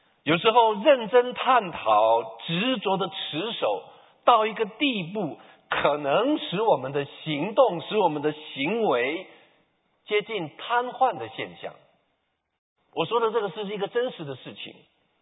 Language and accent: Chinese; China; 有点像是我们中国人说姜太公钓鱼怎么样，愿者上钩。